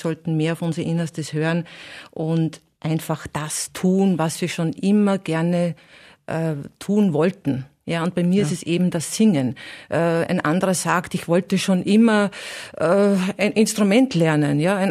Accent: Burgenland, Austria; Natürlich als Burgenländerin.

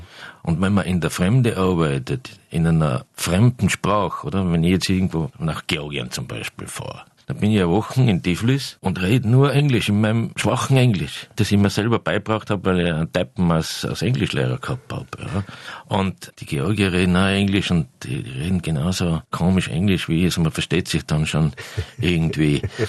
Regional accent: Vorarlberg, Austria; wo ich aufgewachsen bin, in der Nähe von Feldkirch, da fährt der Zug direkt vorbei, da bin ich schulgegangen und da bin ich aufgewachsen.

